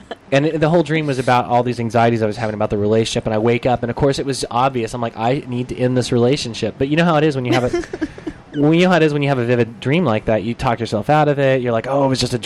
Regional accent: Oklahoma, United States; Growing up in Oklahoma and having been raised around very stringent Christian beliefs that I have long since abandoned many, many years before

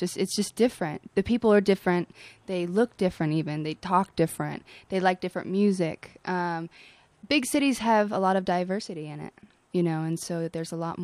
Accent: Reno, Nevada, United States; now in Los Angeles, United States; I'm from Reno, Nevada.

